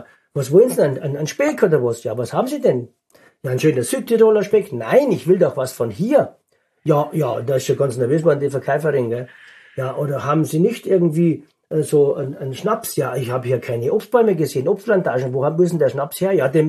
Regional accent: Tyrol, Austria; moved away as an adult; now in Germany; Ich bin ja aus Tirol umgesiedelt vor 46 Jahren. Da war ich 18.

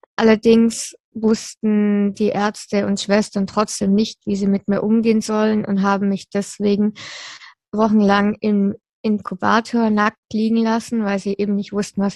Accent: Würzburg, Bavaria, Germany; born there; ich bin in Würzburg geboren, meine Eltern haben damals noch in Würzburg gelebt

